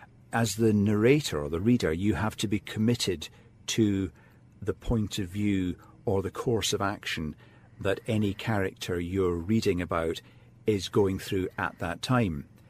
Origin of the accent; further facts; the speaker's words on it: Glasgow, Scotland, United Kingdom; growing up in Glasgow